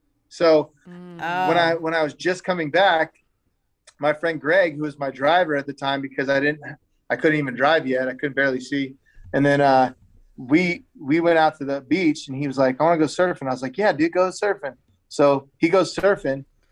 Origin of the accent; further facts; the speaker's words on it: Las Vegas, Nevada, United States; The world doesn't know about tipping, but I'm from Vegas and that's what we live on.